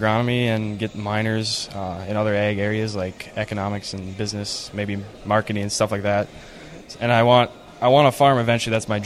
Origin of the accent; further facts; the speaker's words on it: Canby, Minnesota, United States; I'm from Camby, Minnesota.